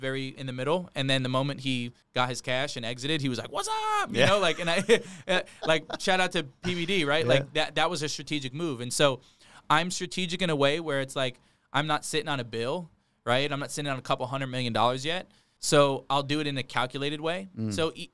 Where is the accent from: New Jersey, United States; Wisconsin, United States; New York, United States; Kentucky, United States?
New Jersey, United States; Bayville; I'm 26 years old. I'm from Bayville, New Jersey.